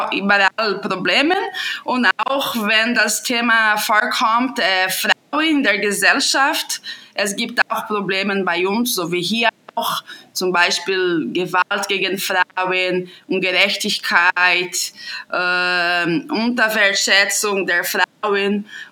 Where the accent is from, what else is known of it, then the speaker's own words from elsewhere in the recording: Paraná, Brazil; German is a second language; now in Germany; Ja, ich komme aus Südbrasilien, aus Bundesstaat Paraná.